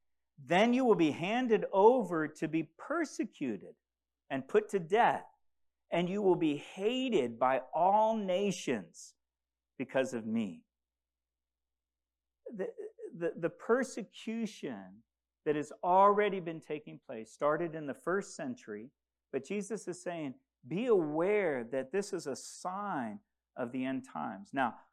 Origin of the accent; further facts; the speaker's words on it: DR Congo; In where I grew up in the Congo, recently 70 Christians were beheaded by the Islamic State.